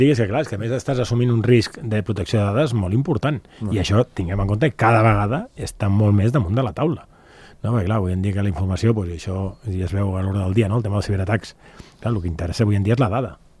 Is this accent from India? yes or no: no; Andorra; jo com a andorrà